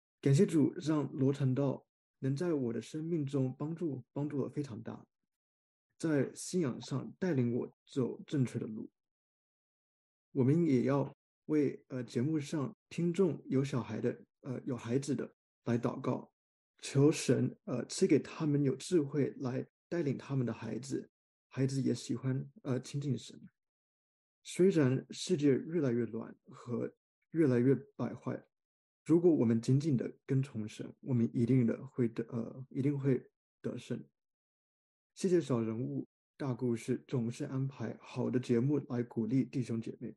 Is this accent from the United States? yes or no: yes; United States; born there; Chinese is a second language; 我先说我是在美国出生的，所以我的中文不是特别好